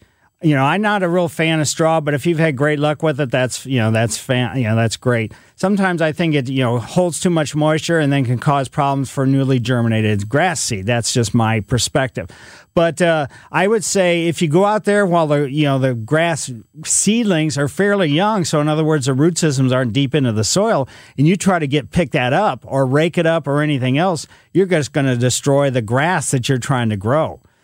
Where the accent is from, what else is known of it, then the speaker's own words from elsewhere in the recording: Ellisville, Missouri, United States; I grew up in Ellisville, West County, a lot of clay out there.